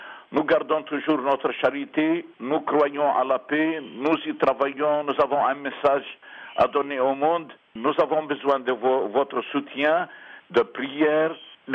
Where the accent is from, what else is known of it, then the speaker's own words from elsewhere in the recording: Birzeit, Ramallah and al-Bireh Governorate, Palestine; Et nous sommes des Palestiniens à Birzeit, à Ramallah.